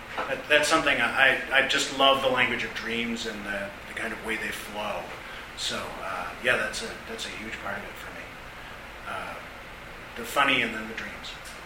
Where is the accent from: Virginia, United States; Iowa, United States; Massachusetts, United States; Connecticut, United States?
Connecticut, United States; He's just always been present, because I grew up in Connecticut, and, he's in ads there.